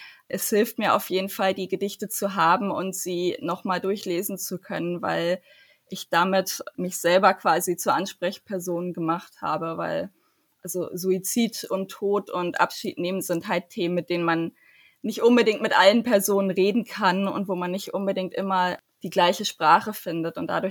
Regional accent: Germany; born there; first language German; Und ich bin ja nun mal auch gebürtige Deutsche und Deutsch ist meine Muttersprache

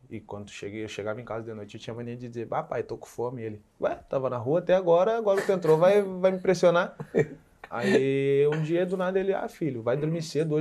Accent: Alvorada, Rio Grande do Sul, Brazil; eu cresci em Alvorada e eu sou muito apegado em casa, né?

